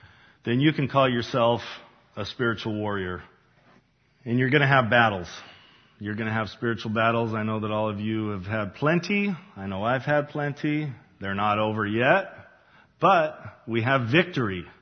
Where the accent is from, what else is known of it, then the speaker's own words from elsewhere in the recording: Utah, United States; When I was growing up, she used to tell me a story because, you know, we come from Utah. There's a ton of Mormons there.